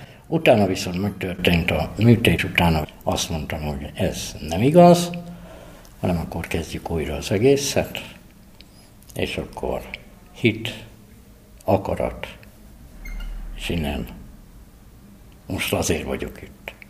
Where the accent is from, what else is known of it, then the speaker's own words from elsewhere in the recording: Debrecen, Hajdú-Bihar, Hungary; born there; Január 7-én születtem Debrecenbe, 30 évig Debrecenbe laktam